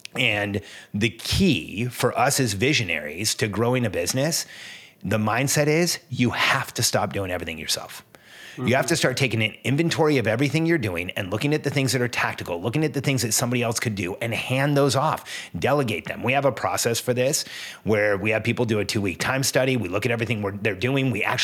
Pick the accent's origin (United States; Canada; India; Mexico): Mexico; I wasn't born in the States. I grew up in Mexico. So I think I look at it a little different.